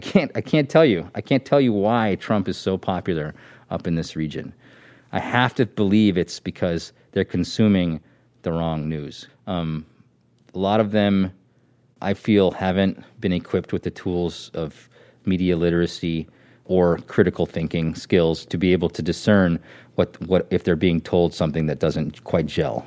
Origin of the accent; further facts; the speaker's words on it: Stevens Point, Wisconsin, United States; I grew up in Stevens Point, Wisconsin.